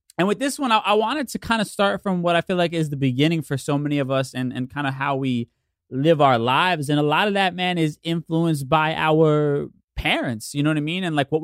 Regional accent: United States; born there; I am 100% Puerto Rican, but I was born here in the States.

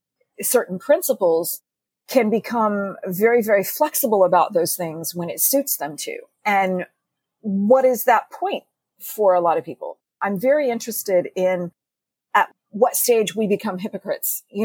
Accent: Texas, United States; particularly when I was growing up in Texas.

